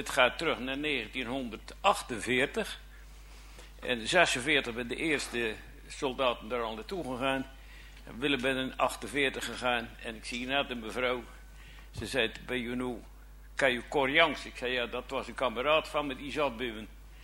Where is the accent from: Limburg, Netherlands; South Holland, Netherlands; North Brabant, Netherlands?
South Holland, Netherlands; Oude-Tonge; Ik kom uit Oude Tongen. Ik mag 86 jaar oud wezen.